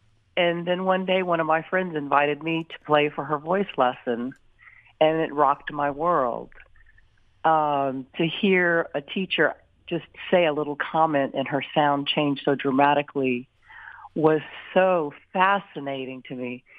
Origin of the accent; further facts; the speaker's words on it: Houma, Louisiana, United States; born there; I was born in Houma, Louisiana, which is about 60 miles southwest of New Orleans, and it's in the heart of Cajun country.